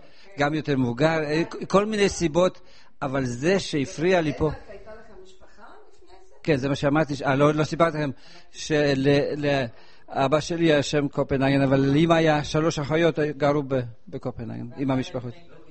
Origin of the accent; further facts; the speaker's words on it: Poland; now in Israel; אני בא מהארץ, ששם הלכתי מכות עם הפולנים, פה אני בוא לישראל